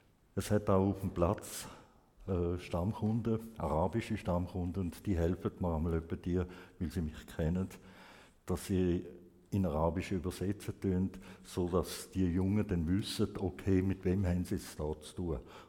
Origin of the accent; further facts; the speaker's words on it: Vienna, Austria; born there; Ich bin ursprünglich in Wien geboren. Meine Eltern sind beide Österreicher, der Vater mit ungarischen Wurzeln.